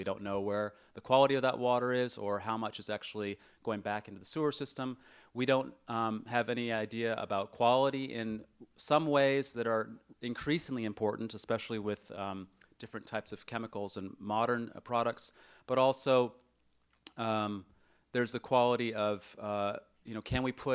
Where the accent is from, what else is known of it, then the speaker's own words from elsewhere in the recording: California, United States; I'm from California.